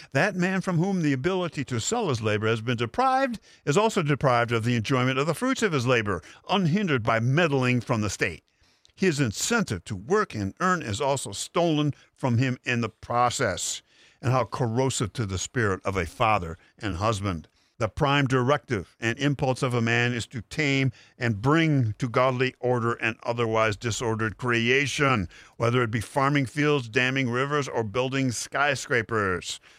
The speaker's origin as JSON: {"language": "English", "town": "Grand Rapids", "region": "Michigan", "country": "United States", "tie": "born or raised there", "said": "but from my family and neighbors growing up in Grand Rapids, Michigan."}